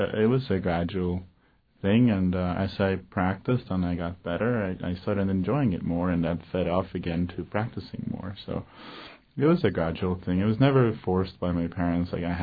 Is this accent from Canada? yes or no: no; Norway; now in United States; I'm originally from Norway, which is actually kind of similar to here. Being in Alaska reminds me a bit of Norway.